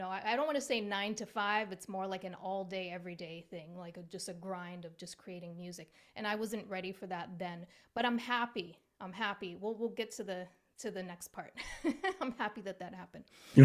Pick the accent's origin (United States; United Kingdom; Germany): United States; Rhode Island; moved away as an adult; now in California, United States; So I had the opportunity to move from my hometown in Rhode Island on the East Coast to the West Coast, so to California.